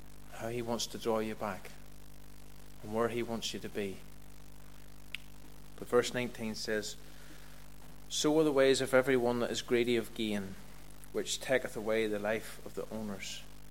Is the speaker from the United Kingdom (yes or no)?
yes; Kilkeel, Northern Ireland, United Kingdom; I'm 39 now. Whenever I was in my teens, in fourth and fifth year in school, I was brought up in Kilkeel